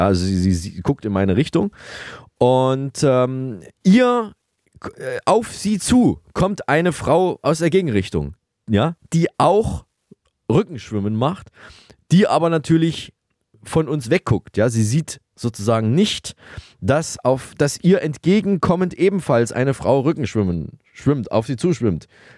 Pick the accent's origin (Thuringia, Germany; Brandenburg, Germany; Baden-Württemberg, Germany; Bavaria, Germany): Thuringia, Germany; Saalfeld; wartet in meiner alten Heimat, in meiner Geburtsstadt Saalfeld.